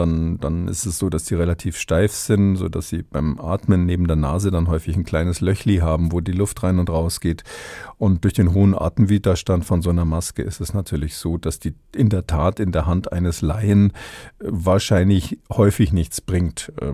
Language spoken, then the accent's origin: German; Munich, Bavaria, Germany; sage ich mal an der Stelle als Münchner, darf ich das sagen